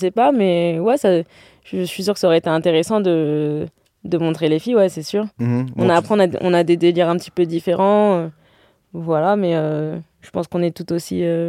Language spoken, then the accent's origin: French; Charenton-le-Pont, Île-de-France, France; Je jouais chez les garçons à Charenton, en mixte.